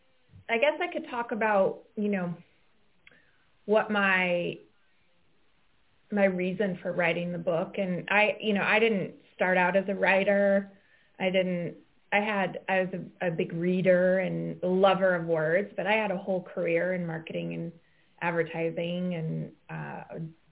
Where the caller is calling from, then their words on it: Massachusetts, United States; I'm on the North Shore of Boston, where the sun is actually shining today